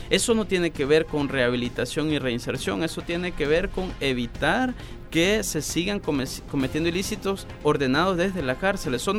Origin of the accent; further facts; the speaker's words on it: El Salvador; ¿Cuántas víctimas hay a diario en mi país? El Salvador no tiene una política nacional sobre víctimas.